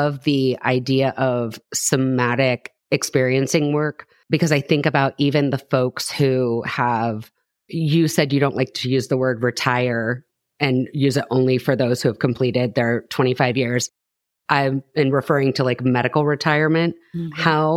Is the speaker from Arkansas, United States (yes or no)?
no; Ohio, United States; I'm from Knox County. So, AK, I would assume, given where I think you are, not in Aaron's kitchen, but so my parents live in Holmes County and I grew up in Knox.